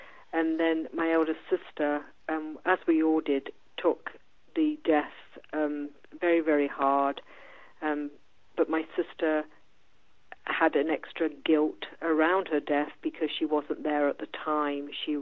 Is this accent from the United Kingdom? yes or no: yes; Coventry, West Midlands, United Kingdom; growing up as a child in my hometown of Coventry, England